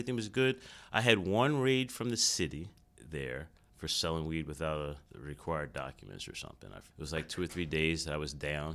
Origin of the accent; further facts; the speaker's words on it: Sicklerville, New Jersey, United States; Well, I'm from Sicklerville, Camden County.